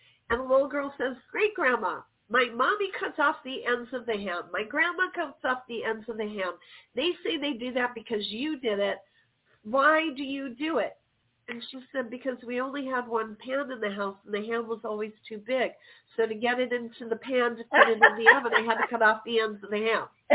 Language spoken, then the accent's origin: English; Chicago, Illinois, United States; I'm from Chicago.